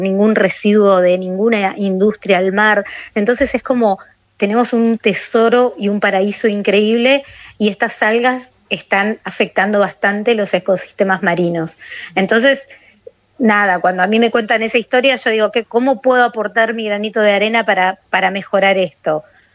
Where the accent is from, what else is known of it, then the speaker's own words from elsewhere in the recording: Camarones, Chubut, Argentina; born there; Yo soy nacida en Camarones, es un pueblito costero, y un pueblito costero con una historia alguera muy particular